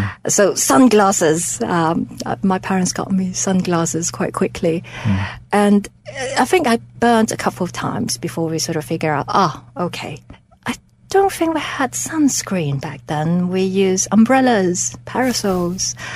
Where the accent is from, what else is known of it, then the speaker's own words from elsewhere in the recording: Hong Kong; born there; I was born in Hong Kong